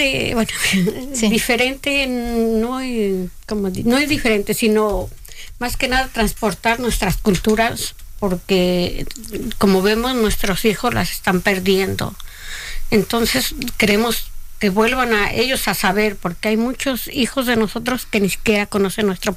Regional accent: Mexico City, Mexico; moved away as an adult; Yo soy de la Ciudad de México y mi esposo es de Puebla.

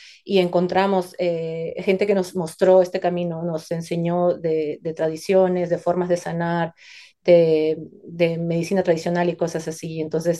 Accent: Peru; moved away; en mi caso, creciendo en Perú, pues nuestras raíces están vivas, ¿no?

